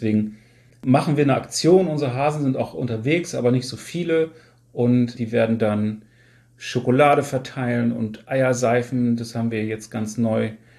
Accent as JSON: {"language": "German", "town": "Wolfsburg", "region": "Lower Saxony", "country": "Germany", "tie": "born or raised there", "said": "Also Heimatstadt, Lieblingsstadt ist Wolfsburg."}